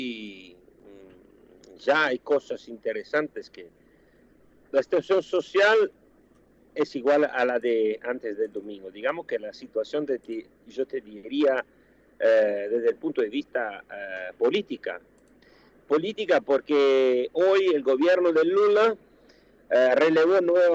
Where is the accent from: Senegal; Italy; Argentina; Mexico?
Italy; se dice en italiano, yo soy italiano